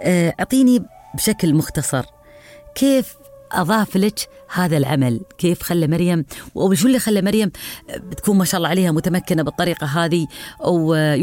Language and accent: Arabic; United Arab Emirates; نحن كهوية إماراتية وطنية